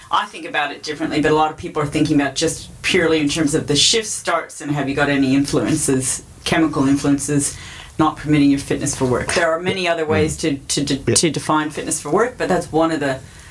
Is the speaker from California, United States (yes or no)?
yes; California, United States; I'm from California.